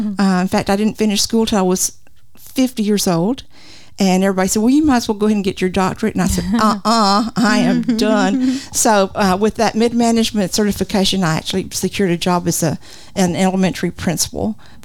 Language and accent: English; Vernon, Texas, United States; we moved back to my hometown, Vernon, Texas, and stayed there for like 22 years.